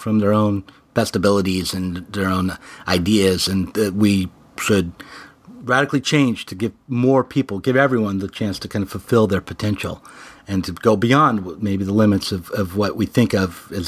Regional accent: Colorado Springs, Colorado, United States; when growing up in Colorado Springs and under the near Cheyenne Mountain, under the threat of a nuclear bomb, I felt that a world that would create these bombs had to change radically.

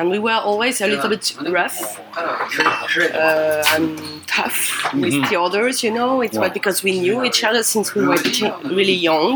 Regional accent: Paris, Île-de-France, France; English is a second language; I was raised and I was born and raised in Paris.

